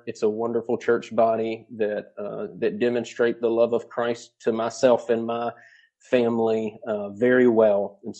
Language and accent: English; Georgia, United States; moved away; also born or lived in Virginia; And I'm originally from Southern Georgia. And so when I left home and moved to Virginia was when I left the church that I was born and raised in.